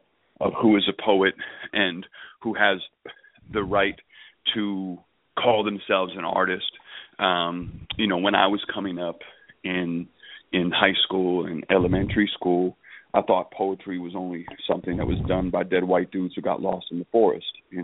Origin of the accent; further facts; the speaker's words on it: Chicago, Illinois, United States; I also like the part of being a Chicagoan is that you have this bifurcated, dualistic type relate.